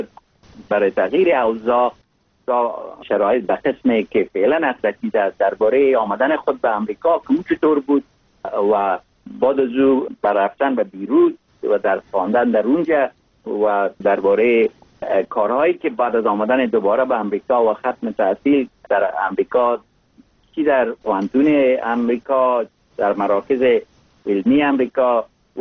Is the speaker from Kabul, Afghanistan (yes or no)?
no; Mazar-i-Sharif, Balkh, Afghanistan; born there; آدم در جای مثل مزار شریف که در اونجا متولد شدم